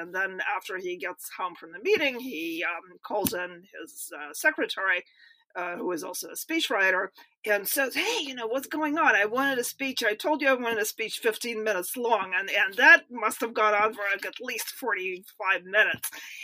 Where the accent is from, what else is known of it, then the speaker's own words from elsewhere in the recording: Moscow, Russia; Yeah, I was in Moscow. I actually have a book that was published in 1989 called Growing Up in Moscow.